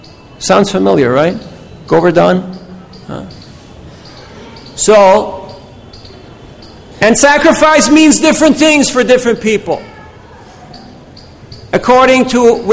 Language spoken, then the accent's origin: English; Dallas, Texas, United States; I met a lady from Dallas, Texas. I'm from Dallas, Texas.